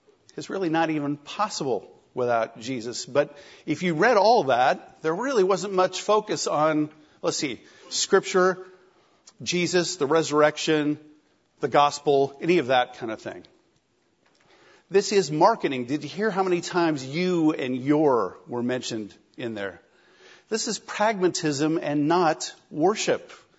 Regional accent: Holden, United States; even as I've been driving around my hometown here, Holden, this last week

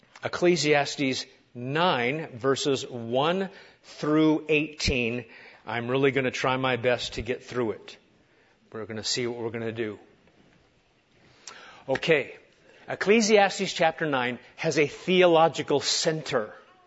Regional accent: Nebraska, United States; what we could afford growing up in Nebraska was Wonder Bread.

